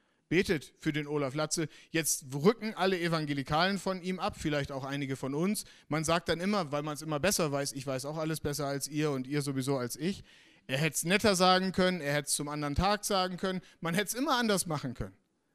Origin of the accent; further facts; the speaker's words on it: Northern Germany, Germany; ich komme aus Norddeutschland